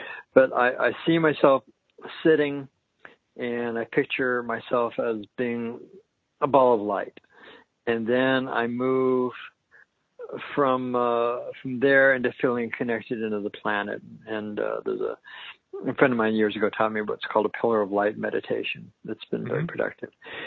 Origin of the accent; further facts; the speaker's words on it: Denver, Colorado, United States; I was raised in Denver as a Reformed Jew